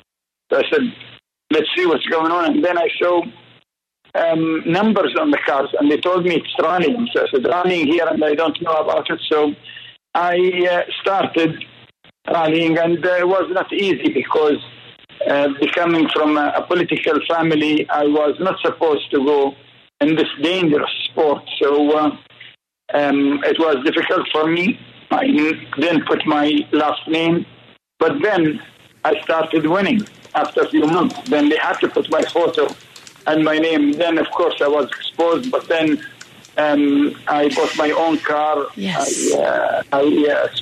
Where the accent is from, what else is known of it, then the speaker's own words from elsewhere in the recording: United Arab Emirates; Yes, I'm from the United Arab Emirates